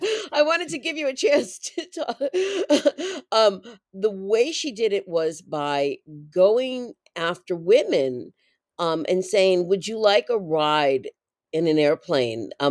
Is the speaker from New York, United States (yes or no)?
yes; New York City, New York, United States; We're in my hometown of New York City, where you're speaking to me.